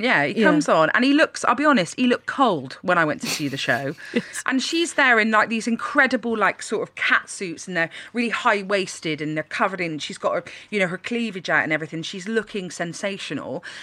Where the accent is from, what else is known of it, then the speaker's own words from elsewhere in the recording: Bristol, South West England, United Kingdom; accent: Bristolian; now in London, United Kingdom; a lot of Bristolians with this accent don't really leave Bristol. And I mean, why would you? Bristol's fab.